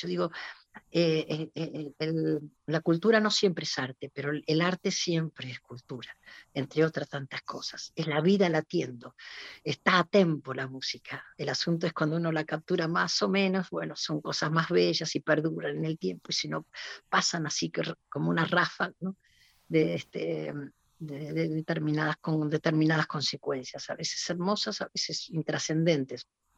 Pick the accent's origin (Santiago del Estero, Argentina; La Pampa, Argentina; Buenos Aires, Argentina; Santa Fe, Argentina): Buenos Aires, Argentina; Flores; also born or lived in Mercedes, Buenos Aires Province; Yo nací en Mercedes, provincia de Buenos Aires, pero vivía en Flores, y los fines de semana y los veranos los pasaba en mi pueblo, ¿no?